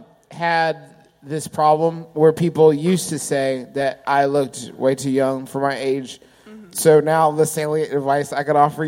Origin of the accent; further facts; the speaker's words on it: Maryland, United States; As you can see, I am from Maryland. Read it and weep.